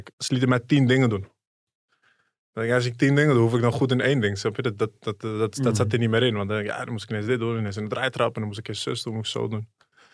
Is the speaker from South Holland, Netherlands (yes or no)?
no; Amsterdam, North Holland, Netherlands; Kijk, ik groeide op in Amsterdam-West.